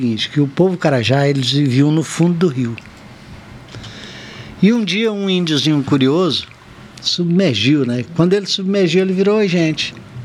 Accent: Araguaia region, Brazil; Então, você sabe que eu sou da região do Araguaia, e minha fonte de inspiração é lá, pesquisa indígena, regionalismo, essa coisa.

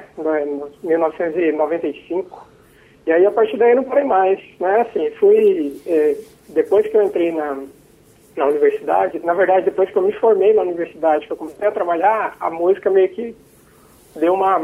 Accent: Cuiabá, Mato Grosso, Brazil; eu morava na região do CPA, e aí em Cuiabá, né? Nasci em Cuiabá.

